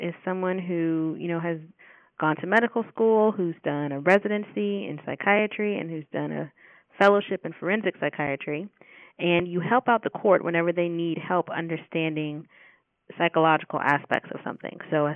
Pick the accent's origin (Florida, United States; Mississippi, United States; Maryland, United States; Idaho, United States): Florida, United States; Pensacola; born there; I was born in Pensacola, Florida. My dad was in the Navy, and my mom is a Pensacola native